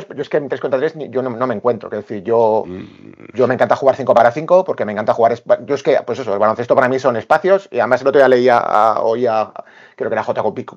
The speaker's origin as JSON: {"language": "Spanish", "town": "Zaragoza", "region": "Aragon", "country": "Spain", "said": "Ya sabes que soy de Zaragoza"}